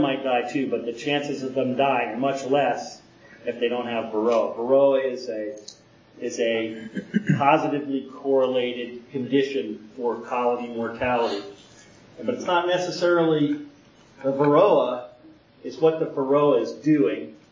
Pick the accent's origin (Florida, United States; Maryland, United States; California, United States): Maryland, United States; And we're from Maryland. We're about 30 miles north of D.C. We're going to move this winter, hopefully, to North Carolina.